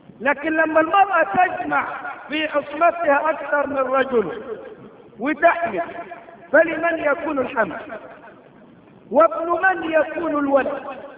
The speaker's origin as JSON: {"language": "Arabic", "country": "Egypt", "said": "ليس عندنا في مصر دولة نايمة أصل النمية"}